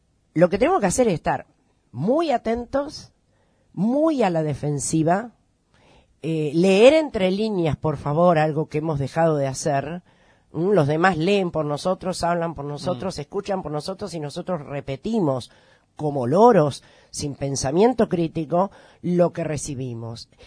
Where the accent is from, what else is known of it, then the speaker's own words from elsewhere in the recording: Argentina; ¿Qué somos hoy los argentinos en esta patria nuestra?